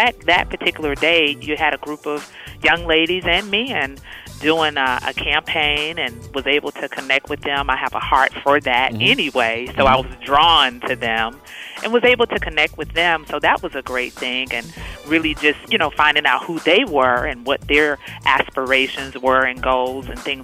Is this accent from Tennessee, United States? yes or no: no; Texarkana, Texas, United States; So I'm originally from Texas, a small town called Texarkana, Texas.